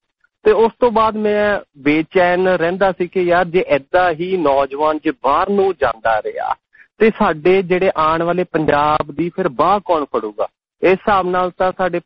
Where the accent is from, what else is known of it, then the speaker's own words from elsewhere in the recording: Ludhiana, Punjab, India; ਮੈਂ ਲੁਧਿਆਣੇ ਦਾ ਰਹਿਣ ਵਾਲਾ